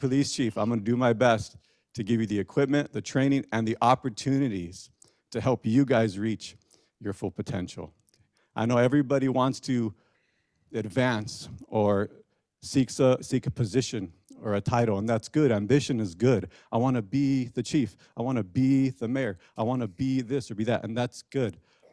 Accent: Othello, Washington, United States; I take pride in telling people I'm from Othello. Hey, it's a small little city on the eastern side of Washington.

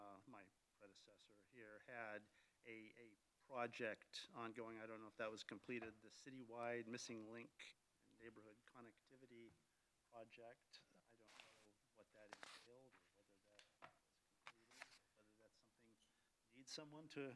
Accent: Almsville, United States; Kaiser resident for something in excess of 30 years now. Was born and raised in Almsville, and so have not strayed too far afield.

